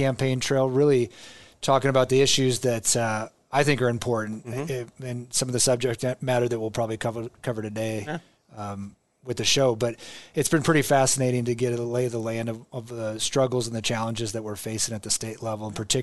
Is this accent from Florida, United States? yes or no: no; Omaha, Nebraska, United States; And so growing up in Omaha, and then getting spent a lot of time in the ag community just with my family, and my uncle still farms there.